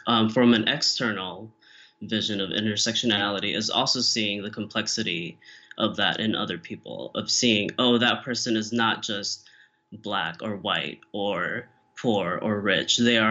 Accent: Philippines; as a person of color, as a Filipino, as this

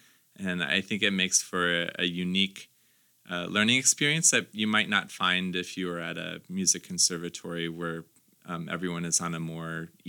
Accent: Davenport, Iowa, United States; also born or lived in Rock Island; It pays homage to where I'm from here in the Quad Cities. I was born in Rock Island and went home to Davenport.

